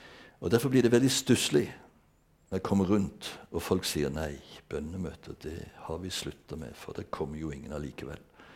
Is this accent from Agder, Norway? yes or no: no; Bjerkreim, Rogaland, Norway; Jeg vokste selv opp på bedehuset i Bjerkreim